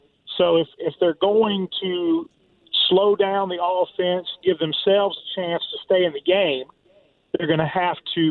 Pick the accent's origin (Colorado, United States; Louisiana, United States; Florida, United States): Louisiana, United States; Denham Springs; Man, I'm fine, but I'm from Denham Springs.